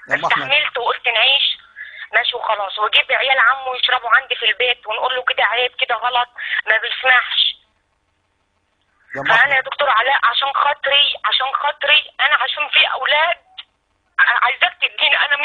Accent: Beheira, Egypt; انا من البحيره، من فرع الدرنجات.

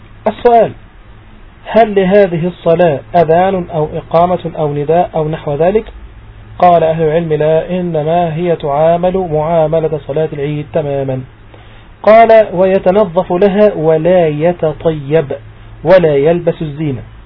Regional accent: Egypt; مشهور عندنا في مصر نقول أنا لبست البدلة

